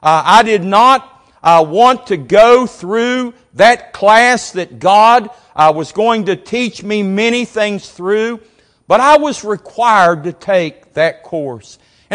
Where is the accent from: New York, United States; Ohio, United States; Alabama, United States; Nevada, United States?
Alabama, United States; Montgomery; I remember when I was a 13-year-old boy, growing up in Montgomery